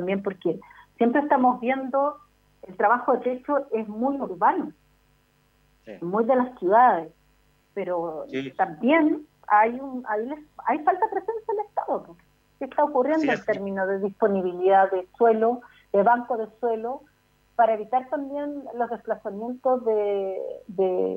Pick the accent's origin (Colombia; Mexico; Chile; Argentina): Chile; como chilenos y chilenas también hemos sido inmigrantes maltratados, racializados en otros lugares